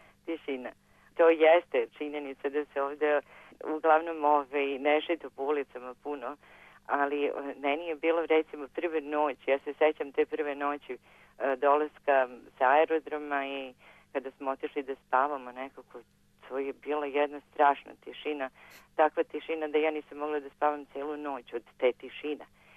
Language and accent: Serbian; Šabac, Šumadija and Western Serbia, Serbia; moved away as an adult; now in Geelong, Australia; Ja sam odrasla u Šapcu